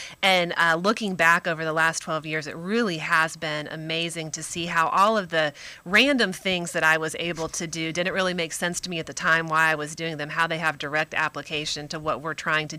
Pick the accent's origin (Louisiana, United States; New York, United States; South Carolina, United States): South Carolina, United States; how can I continue to make a difference in a state that I love, in my home state?